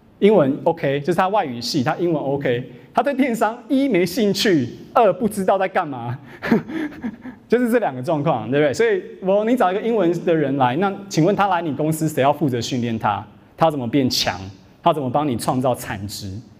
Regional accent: Taiwan; 那好处就是你们是台湾人，我也是台湾人

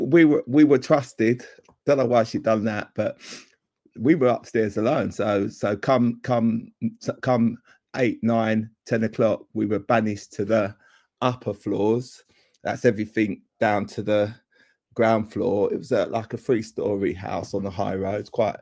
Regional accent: London, United Kingdom; But my mum and my dad split up before I was 5, and we moved from North London, from South London to North London.

